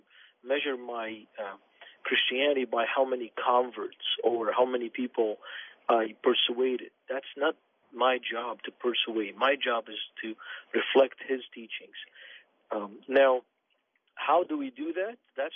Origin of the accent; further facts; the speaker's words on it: Beirut, Beirut Governorate, Lebanon; I grew up in Beirut